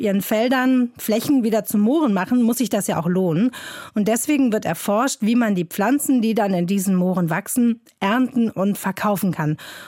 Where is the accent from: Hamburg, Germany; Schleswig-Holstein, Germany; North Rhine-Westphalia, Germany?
Hamburg, Germany; als Hamburgerin, ne, norddeutscher Sommer.